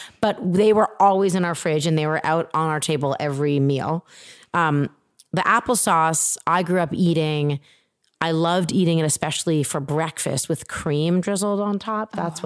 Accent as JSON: {"language": "English", "town": "Toronto", "region": "Ontario", "country": "Canada", "tie": "born or raised there", "said": "I grew up in Toronto."}